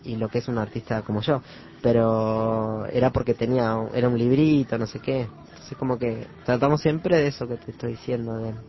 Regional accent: Tacuarembó, Uruguay; Sí, soy de ahí.

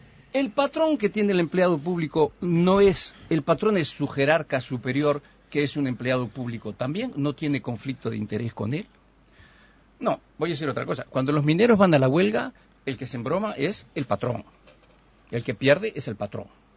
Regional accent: Uruguay; somos todos los uruguayos.

